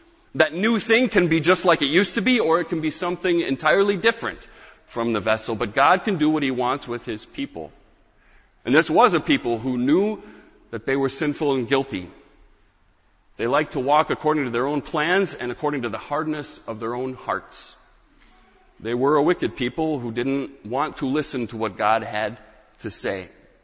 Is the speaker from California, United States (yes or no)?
no; Michigan, United States; Growing up in Michigan, we went up to Mackinac Island sometimes.